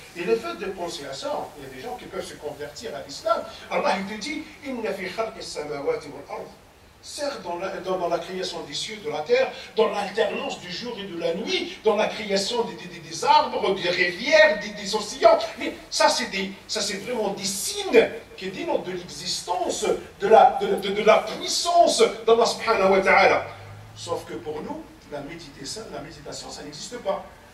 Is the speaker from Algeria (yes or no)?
yes; Algeria; je viens d'Algérie, j'ai vécu là-bas, mes parents sont musulmans, l'Algérie c'est un pays musulman